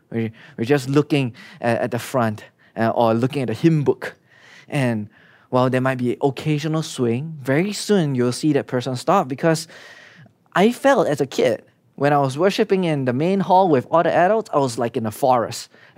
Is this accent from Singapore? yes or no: yes; Singapore; Okay, I grew up in Singapore.